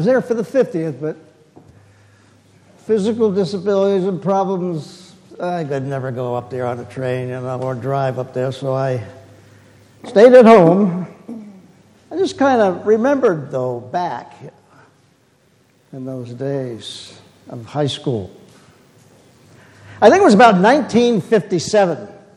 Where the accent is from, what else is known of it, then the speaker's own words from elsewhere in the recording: New Jersey, United States; In my hometown, New Jersey.